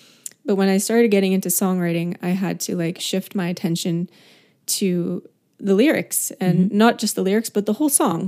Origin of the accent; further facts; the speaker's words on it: Canada; now in Los Angeles, United States; when I was younger and, you know, I moved to Los Angeles from Canada.